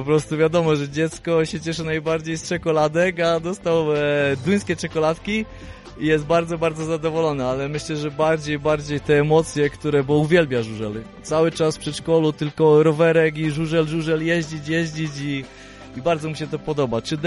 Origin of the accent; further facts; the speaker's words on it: Rybnik, Silesian Voivodeship, Poland; Tak, oczywiście, jesteśmy z Rybnika.